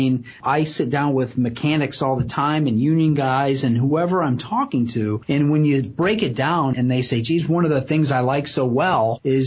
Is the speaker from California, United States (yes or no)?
no; Pemberville, Ohio, United States; I mean, I grew up in Pemberville, Ohio, for God's sakes. You know, it's just not that fancy out there.